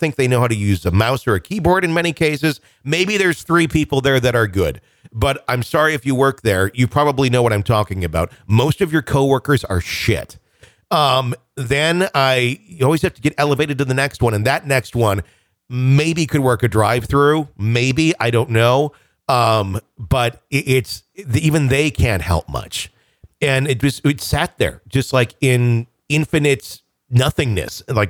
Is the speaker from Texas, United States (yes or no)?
no; Fond du Lac, Wisconsin, United States; because I'm from Fond du Lac and Lac spelled the same way.